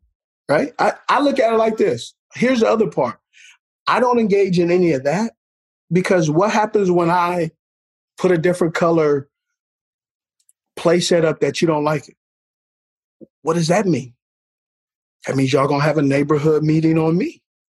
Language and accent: English; California, United States; I grew up in California where, you know, they only showed at that time, the Raiders got blocked out.